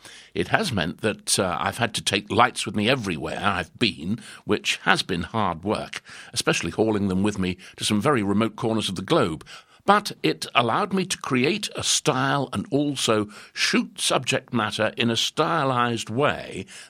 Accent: East of England, United Kingdom; I think growing up in Norfolk has influenced the way I shoot, the sense of open space and dramatic light that's so particular to Norfolk is something that's continued to inspire my work.

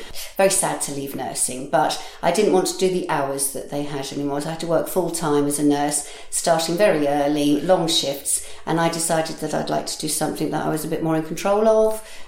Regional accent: Eton, South East England, United Kingdom; also born or lived in Norwich; I grew up in Eton and went to school in Norwich

